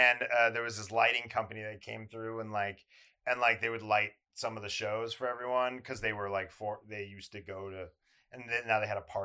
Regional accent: Calabasas, California, United States; Yeah, I grew up in Calabasas.

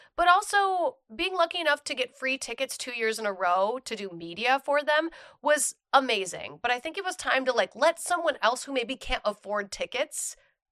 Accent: Minnesota, United States; I'm from Minnesota. So there was like a Minnesota Renaissance fair.

